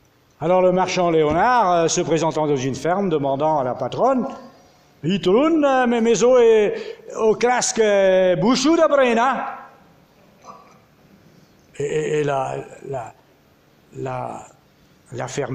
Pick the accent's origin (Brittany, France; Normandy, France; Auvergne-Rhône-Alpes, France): Brittany, France; Plogonnec; born there; Je suis né à Plogonac, donc c'est peut-être quelqu'un de la famille.